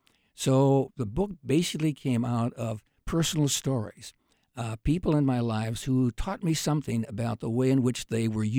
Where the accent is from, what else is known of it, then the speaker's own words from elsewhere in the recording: Clarion, Iowa, United States; I grew up in Clarion, Iowa, small rural town where you knew just about everybody and everybody knew you.